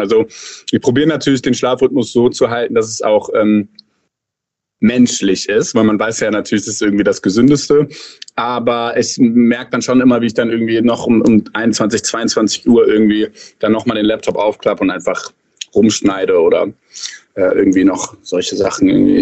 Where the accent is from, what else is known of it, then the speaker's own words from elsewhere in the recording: Cologne, North Rhine-Westphalia, Germany; now in Berlin, Germany; ich bin in Köln aufgewachsen, wohne jetzt in Berlin.